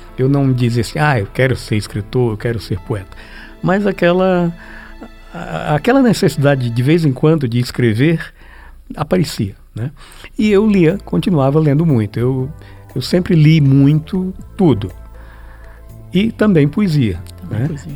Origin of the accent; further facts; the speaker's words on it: Crateús, Ceará, Brazil; also born or lived in Nova Russas; eu vivi em Crateús praticamente a minha infância e adolescência, que eu saí de Nova Russas muito pequeno, com menos de 5 anos.